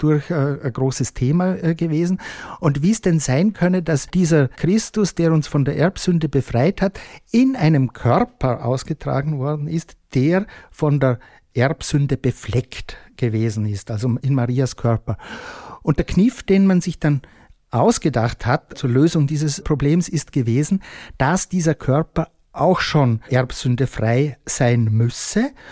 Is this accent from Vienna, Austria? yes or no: yes; Vienna, Austria; bei uns in Österreich zum gesetzlich festgeschriebenen kirchlichen Feiertag gemacht worden ist, 1854.